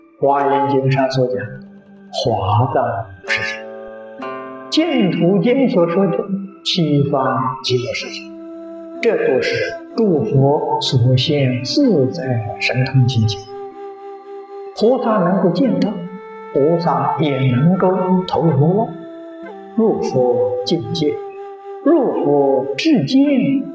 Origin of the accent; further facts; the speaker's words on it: China; 我们中国人特别喜欢中秋的明月